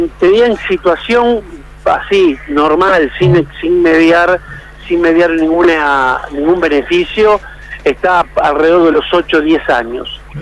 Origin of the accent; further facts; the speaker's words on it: Rosario, Santa Fe, Argentina; now in Buenos Aires, Argentina; originalmente soy de Rosario, Santa Fe.